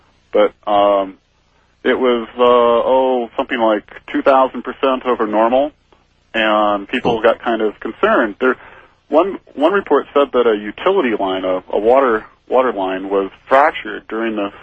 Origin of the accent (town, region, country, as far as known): Hayward, California, United States; born or raised there